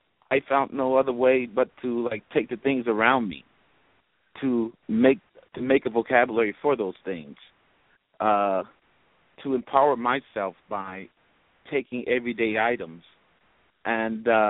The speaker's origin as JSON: {"language": "English", "town": "Chicago", "region": "Illinois", "country": "United States", "said": "I'm from Chicago originally, from the North Lando area."}